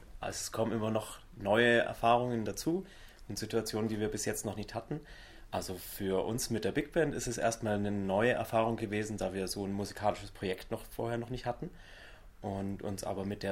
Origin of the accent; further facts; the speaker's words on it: Bavaria, Germany; Und bin geboren und aufgewachsen bei Nürnberg.